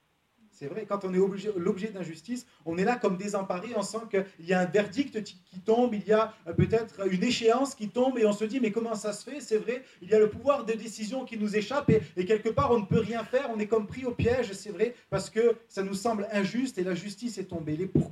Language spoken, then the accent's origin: French; Salon-de-Provence, Provence-Alpes-Côte d'Azur, France; Voilà, je viens donc de Salon Provence. C'est pas très loin.